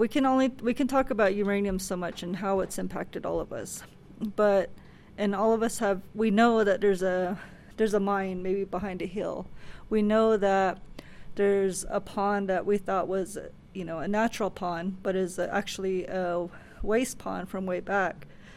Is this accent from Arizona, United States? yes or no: yes; Tuba City, Arizona, United States; And then from my perspective, growing up in Tuba City and seeing a mill site that was there, which my grandfather used to work